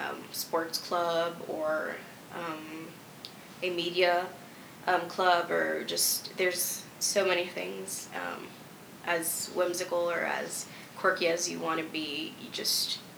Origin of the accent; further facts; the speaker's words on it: Miami, Florida, United States; I come from Miami, which is very diverse